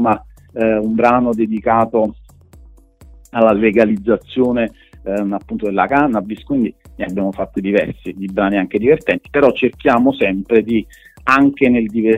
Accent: Naples, Campania, Italy; Noi siamo di Napoli, siamo tutti nativi napoletani, siamo molto legati alla nostra città

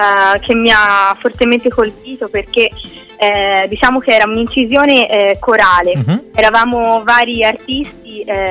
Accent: Rome, Lazio, Italy; born there; now in Prato, Italy; Sì, io sono nata a Roma, i miei parenti sono di Roma, vivo a Prato da 12 anni

